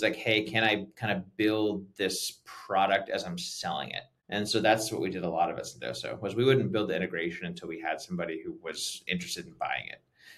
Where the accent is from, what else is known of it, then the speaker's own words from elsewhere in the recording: California, United States; So I'm originally from California. I'm one of those who was born and raised here and just have never left.